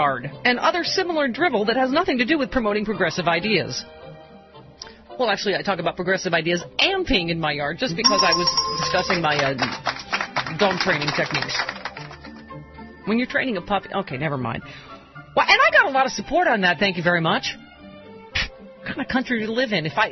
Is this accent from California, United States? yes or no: yes; San Diego, California, United States; from San Diego, the official bad parent of dump truck boy Brennan.